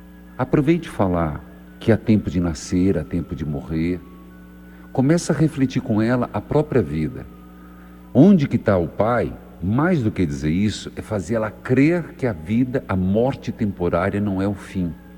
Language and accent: Portuguese; Paraíso do Norte, Paraná, Brazil; born there; estou sentindo falta de ir para Paraíso do Norte, onde eu nasci.